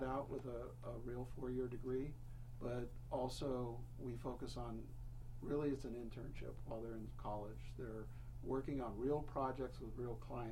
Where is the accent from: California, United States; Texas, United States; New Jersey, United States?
California, United States; Los Altos; Well, I grew up in Silicon Valley. I went to high school in Los Altos.